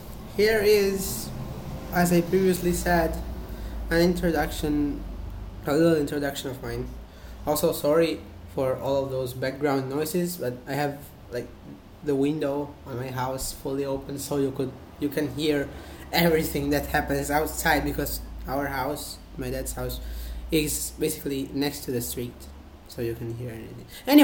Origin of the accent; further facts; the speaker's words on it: Italy; first language Italian; English is a second language; yeah, I speak Italian as my first language, but I can also speak English myself, because yeah, maybe one day I'll tell you how I learned English.